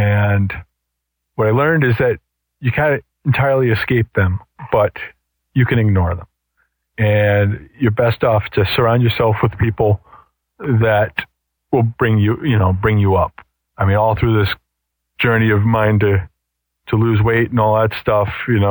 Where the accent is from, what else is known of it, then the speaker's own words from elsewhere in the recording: Boston, Massachusetts, United States; I'm from Boston